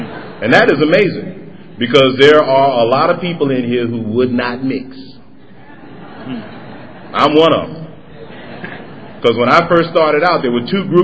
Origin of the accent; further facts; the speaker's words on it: New York, United States; I grew up in New York. Tragic, isn't it? From South Bronx. There's nothing wrong with that. Nothing wrong with growing up in New York.